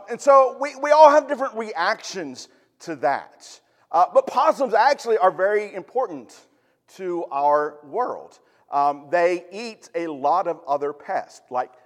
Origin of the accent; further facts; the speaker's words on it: West Virginia, United States; Yeah, for me, I mean, I grew up in West Virginia. All right, so there are possums everywhere along the side of the road.